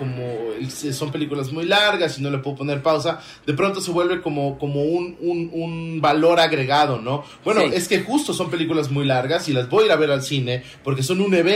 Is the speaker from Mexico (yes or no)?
yes; Veracruz, Mexico; now in Mexico City, Mexico; yo crecí en la provincia profunda, soy de Veracruz, muy al